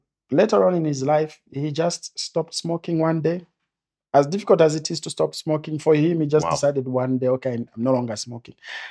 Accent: Lusaka, Lusaka Province, Zambia; So I was born and raised in Chaisa.

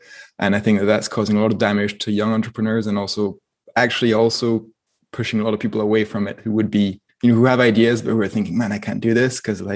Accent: France; born or raised there; also born or lived in Inverness, United Kingdom / Stirling, United Kingdom

